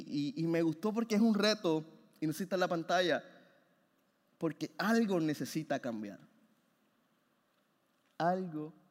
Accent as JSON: {"language": "Spanish", "country": "Puerto Rico", "said": "Muchos de nosotros cambiamos de trabajo, de país, ¿verdad? Yo vengo de Puerto Rico"}